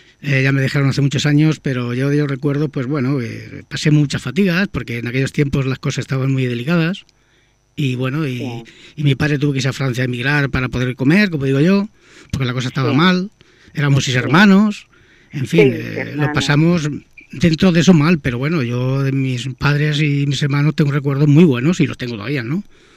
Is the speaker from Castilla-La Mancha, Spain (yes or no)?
yes; Lillo, Castilla-La Mancha, Spain; moved away as an adult; now in Barcelona, Spain; yo sabes que soy toledano, soy de un pueblo de Lillo, Toledo. Nací allí y, bueno, allí estuve hasta que tuve 24 años, que vine a Barcelona. Y, bueno, yo me crié con mis padres y estuve trabajando en Madrid.